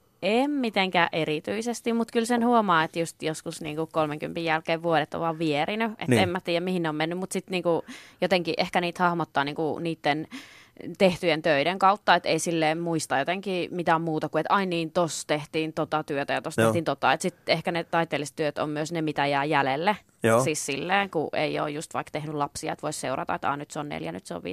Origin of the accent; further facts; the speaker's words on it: Kontiolahti, North Karelia, Finland; also born or lived in Joensuu; No siis mä asuin Joensuussa 7 ekaa vuottani ja sen jälkeen asuin Kontiolahdessa. Siinä se on semmoinen Joensuun vieruskunta.